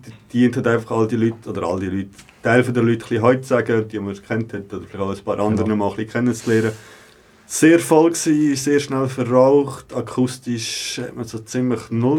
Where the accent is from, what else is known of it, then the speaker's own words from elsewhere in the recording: Berlin, Germany; als Berliner